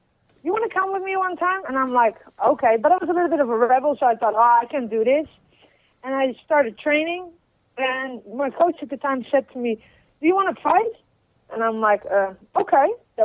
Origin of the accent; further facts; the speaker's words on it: Utrecht, Netherlands; Utrecht. That's in the center. It's close to Amsterdam. It's about 20 minutes away.